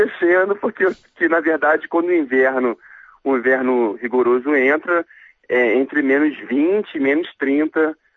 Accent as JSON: {"language": "Portuguese", "region": "Rio de Janeiro", "country": "Brazil", "moved": "yes", "lives_now": "Changchun, China", "said": "E eu sou do Rio, mas 10 anos já moro fora do Brasil."}